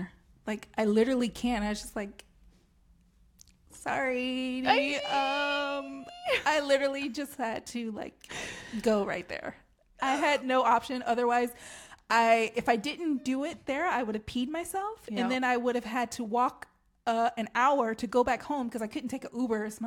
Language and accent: English; United States; I grew up in America.